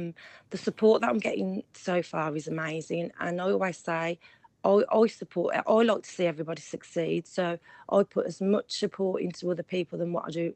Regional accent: Birmingham, West Midlands, United Kingdom; No, I'm actually from Birmingham.

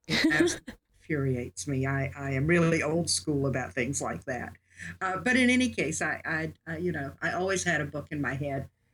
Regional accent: Wrightsville Beach, North Carolina, United States; I grew up on Wrightsville Beach, North Carolina, in a house on the ocean. So my life is very connected to water.

